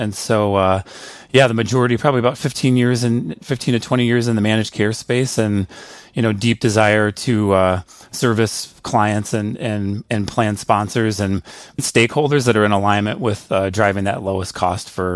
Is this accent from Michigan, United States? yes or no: no; Chicago, Illinois, United States; now in Des Moines, United States; So I guess first and foremost, I grew up in Chicago. I chose Drake University for pharmacy school, so I now reside in Des Moines. So a Midwesterner